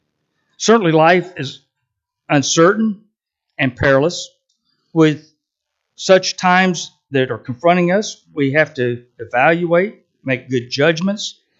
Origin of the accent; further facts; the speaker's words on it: Houston, Texas, United States; I grew up in the Houston, Texas area, which is located along the Gulf Coast.